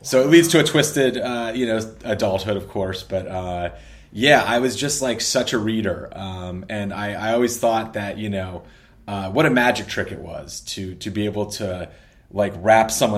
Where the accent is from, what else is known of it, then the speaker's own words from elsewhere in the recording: Mount Vernon, Ohio, United States; certainly New Canaan was influenced by growing up in Mount Vernon